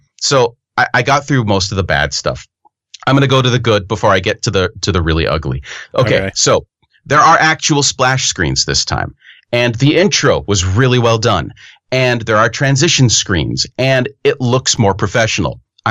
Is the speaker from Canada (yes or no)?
no; Seattle, Washington, United States; I played the Mariners the entire time because I'm from Seattle and that's the kind of nerd I am today.